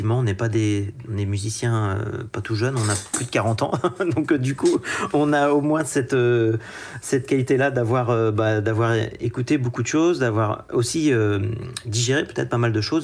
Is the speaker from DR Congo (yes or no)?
no; Pays de la Loire, France; Moi, je viens du nord de la Vendée.